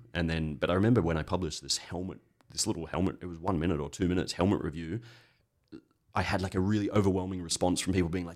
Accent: Sydney, New South Wales, Australia; now in Catalonia, Spain; I was this Australian guy, I moved from Sydney to a small country town in Catalonia

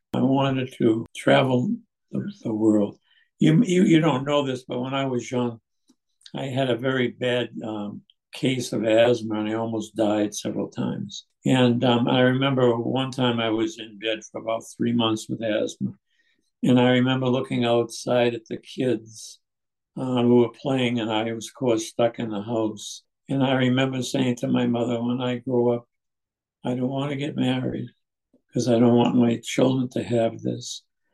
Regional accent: Boston, Massachusetts, United States; now in Franklin, United States; speaking to you from Franklin, Wisconsin, a good friend of Jay and his wife Susan and their family. I grew up in Boston, Massachusetts, in a fairly religious family, Catholic.

